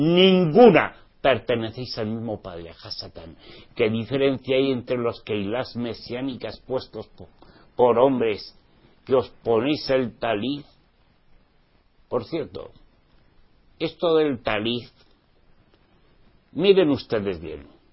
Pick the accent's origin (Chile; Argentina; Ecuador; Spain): Spain; born there; Pues yo nací en España y hablo español.